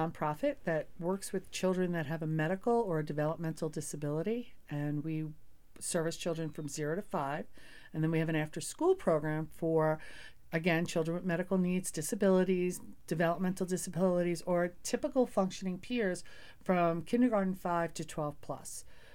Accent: New York City, New York, United States; also born or lived in Long Island; Well, I'm originally from New York City, Queens, raised, lived on Long Island for a little bit.

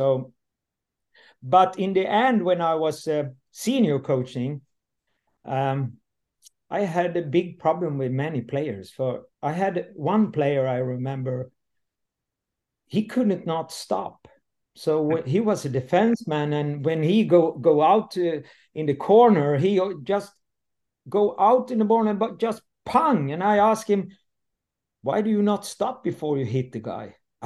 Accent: Landsbro, Kronoberg County, Sweden; English is a second language; My background is I'm coming from the South Sweden, from Småland. And today I'm 59 and I leave very early. The village I come from, Landsbro, and that is a hockey town

